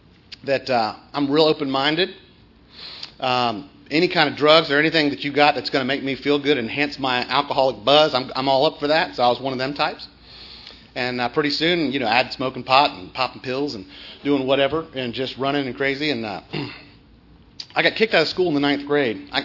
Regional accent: Tampa, Florida, United States; I grew up in Tampa, Florida

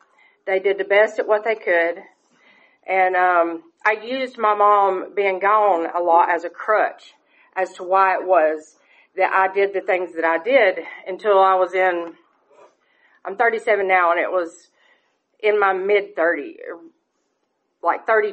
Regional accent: LJ, Georgia, United States; also born or lived in Dalton; I was born in Dalton, Georgia. I grew up in LJ. That's still where I live now.

